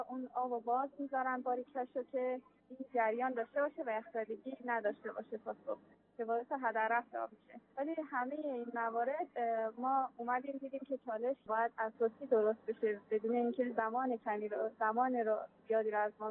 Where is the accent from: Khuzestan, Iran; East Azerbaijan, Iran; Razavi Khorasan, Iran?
Razavi Khorasan, Iran; Mashhad; از مشهد، اصالتاً از بامیان هستم.